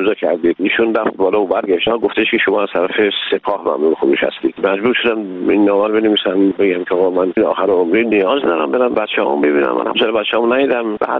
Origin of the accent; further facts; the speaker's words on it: Iran; من یه ایرانی هستم